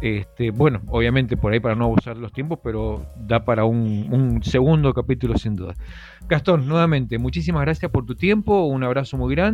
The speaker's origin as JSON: {"language": "Spanish", "region": "Mendoza", "country": "Argentina", "said": "Que creo que tenemos muchísimos de los que somos de Mendoza."}